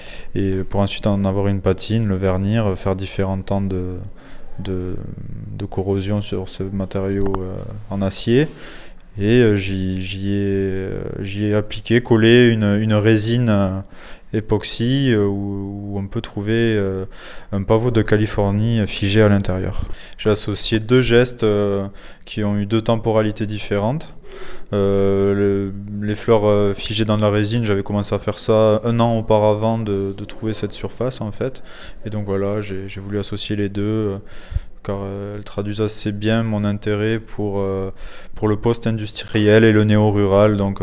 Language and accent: French; Saverdun, Occitanie, France; de Saverdun, oui, en Ariège, en porte de l'Ariège.